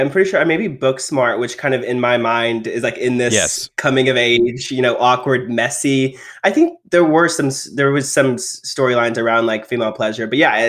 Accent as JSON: {"language": "English", "region": "Texas", "country": "United States", "tie": "born or raised there", "said": "And I grew up in Texas, in the rural area, where our sex ed standards haven't been updated since I was born in 1994."}